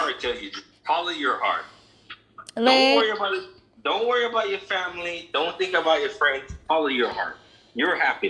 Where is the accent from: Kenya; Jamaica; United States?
Jamaica; We're still Jamaican.